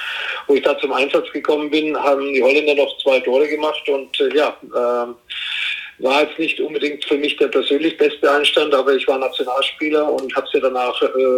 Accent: Herzogenaurach, Bavaria, Germany; wie viele wissen, bin ich in Herzogenaurach aufgewachsen.

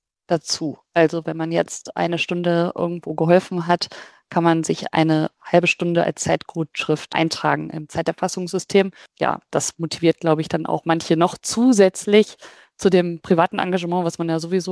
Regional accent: Ratingen, North Rhine-Westphalia, Germany; Also ich komme aus Ratingen und da komme ich häufig halt auch an der Tafel vorbei

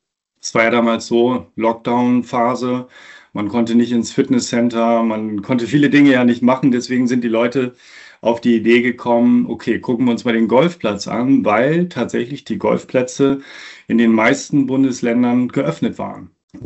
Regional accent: North Sea coast, Germany; ich bin letztendlich an der See aufgewachsen, an der Nordsee

